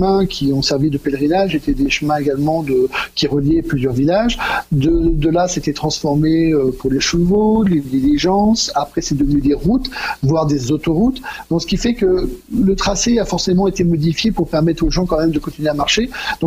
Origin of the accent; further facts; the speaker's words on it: France; moved away as an adult; now in Ireland; je suis arrivé en août 2015, donc à Irlande, tout frais venu de France, puisque comme pas mal d'auditeurs vont remarquer, j'ai un petit accent qui me trahit. Donc effectivement, j'étais en France